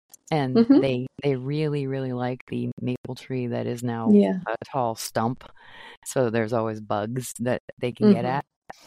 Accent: Maine, United States; Cause I grew up in Maine and blue jays love pine trees.

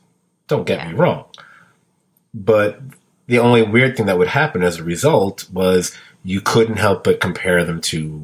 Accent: Brooklyn, New York, United States; When I was a kid, on the next block from where I lived, and I grew up in Brooklyn, of course, there was this place that we called Dead Man's Alley.

